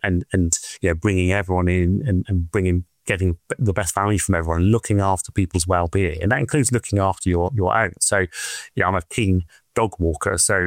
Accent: Swindon, South West England, United Kingdom; And then I, like everyone else, I grew up in Swindon.

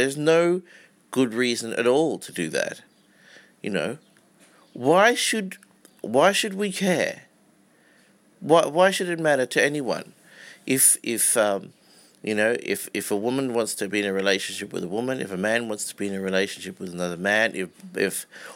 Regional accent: Australia; As an Australian white heterosexual male

